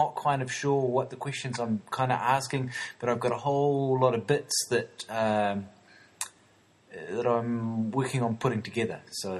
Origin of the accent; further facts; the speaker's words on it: New Zealand; sorry, being a New Zealander, you get to never speak these things